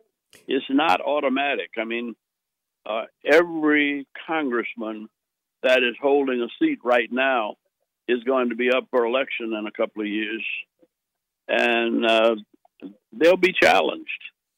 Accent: New Orleans, Louisiana, United States; born there; now in Atlanta, United States; And I'll always come back home to Atlanta, even though I wasn't born here. I was born in New Orleans.

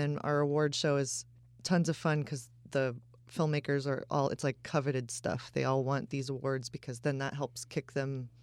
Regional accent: Chicago, Illinois, United States; I'm from Chicago, and so, it really moved me.

